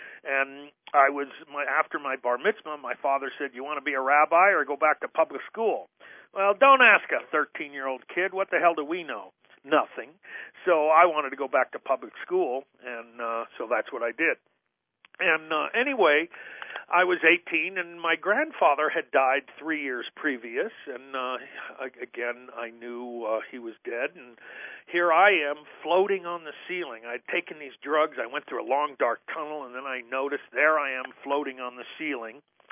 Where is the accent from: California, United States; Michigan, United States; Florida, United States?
California, United States; Los Angeles; I was graduated high school in 1966 in Los Angeles, and was born and raised in Los Angeles. And I actually love Los Angeles.